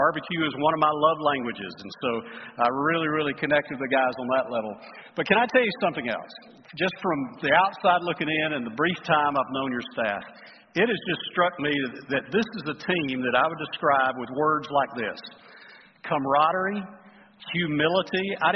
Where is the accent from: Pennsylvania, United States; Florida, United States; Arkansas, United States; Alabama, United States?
Alabama, United States; now in Texas, United States; I'm from Texas, but I was born and raised in Alabama, so it's good to be home.